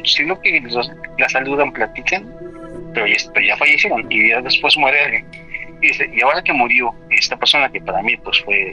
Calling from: Toluca, State of Mexico, Mexico; de Toluca. ¿Cómo estás?

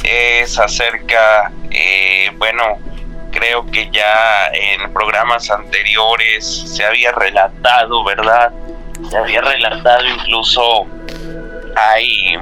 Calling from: Piedras Negras, Coahuila, Mexico; Hablo de acá, de Piedras Negras, Coahuila.

